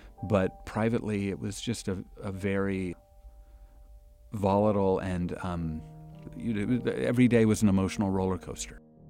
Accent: West Des Moines, Iowa, United States; I grew up in West Des Moines, Iowa.

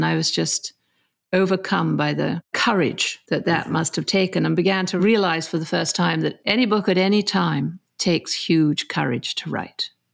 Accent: Istanbul, Turkey; also born or lived in Paris, France / England; I grew up in Istanbul as well. And then to Paris

